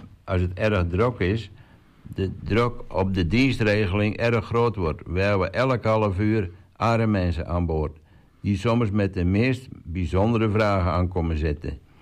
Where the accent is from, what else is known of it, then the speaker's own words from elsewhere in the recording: Oudeschild, North Holland, Netherlands; Ik ben 47 jaar oud en ik kom uit Oudeschil en ik ben trouwd met Simone en samen hebben we 2 kinderen.